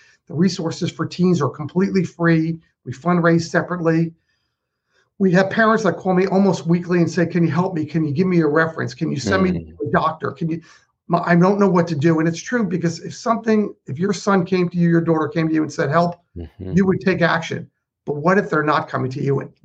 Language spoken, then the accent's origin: English; United States; You know, I grew up in the New Jersey, New York market.